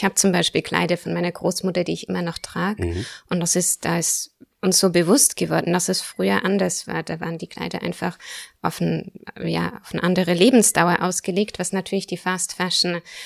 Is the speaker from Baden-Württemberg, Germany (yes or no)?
yes; Asperg, Baden-Württemberg, Germany; Ich bin in Asberg aufgewachsen, mein Mann kommt aus Convestheim. Das heißt, meine Eltern sind in Asberg, meine Schwiegereltern in Convestheim.